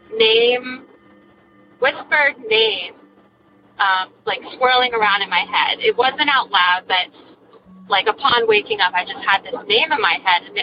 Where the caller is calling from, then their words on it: New Hampshire, United States; I'm calling from New Hampshire.